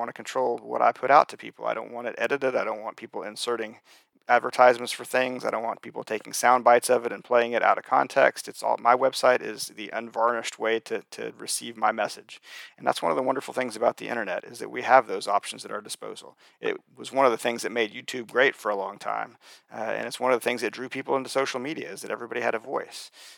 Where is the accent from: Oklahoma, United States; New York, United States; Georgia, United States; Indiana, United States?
Oklahoma, United States; And so in my home state of Oklahoma, and we're moving into phase three of our reopening on June 1st.